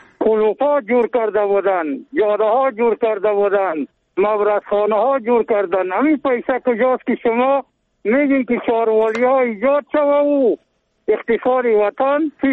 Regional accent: Jurm, Badakhshan, Afghanistan; بله بله از بدخشان هستم، از ولسوالی جرم

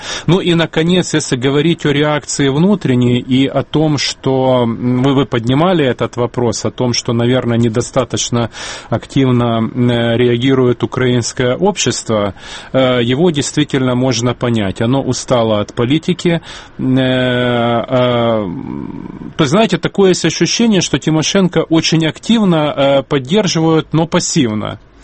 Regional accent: Russia; то здесь я как из России, я здесь как специалист могу сказать

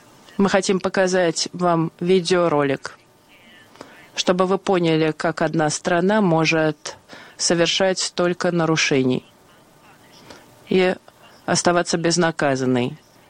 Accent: Ukraine; когда мы, украинцы, эвакуировали из Афганистана более 1000 человек за свой счет

